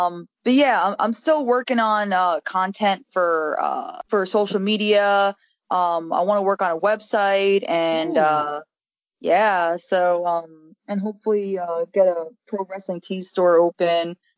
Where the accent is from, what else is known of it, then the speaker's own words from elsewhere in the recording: New Jersey, United States; Like, is it because I'm from Jersey and it's like bad over here?